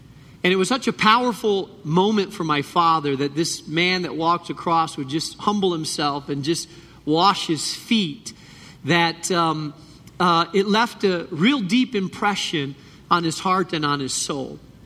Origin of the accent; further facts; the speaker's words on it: Spain; I grew up in Spain